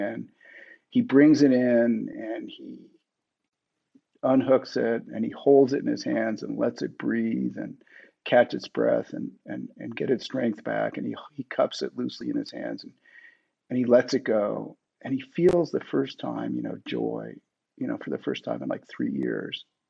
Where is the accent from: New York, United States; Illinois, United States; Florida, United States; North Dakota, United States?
New York, United States; Brooklyn; Yeah. I mean, I grew up in Brooklyn Heights, you know